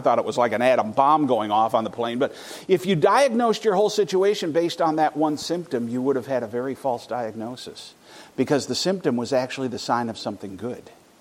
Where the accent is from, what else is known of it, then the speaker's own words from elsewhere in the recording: Scotland, United Kingdom; born there; Now, I'm Scottish by birth, all right?